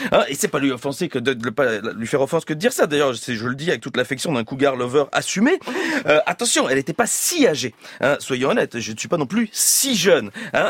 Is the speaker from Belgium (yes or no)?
yes; Belgium; Ce qui certes est vrai en tant que Belge.